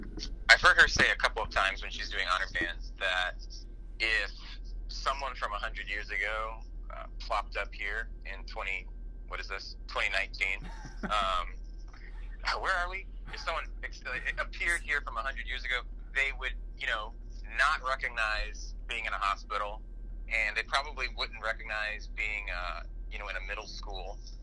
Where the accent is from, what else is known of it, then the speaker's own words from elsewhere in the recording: Georgia, United States; I'm from Georgia. Came up in the rich band state of Georgia. I went to the University of Georgia for my undergrad and taught high school band in Gwinnett County.